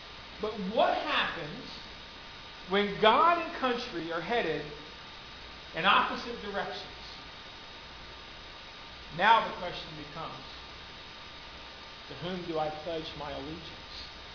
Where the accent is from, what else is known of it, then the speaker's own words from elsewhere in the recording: United States; born there; I'm an American. I love this country. I think it's probably the best country that you can possibly live in. Now I'm a little biased because it's the only country I have ever lived in. I was born here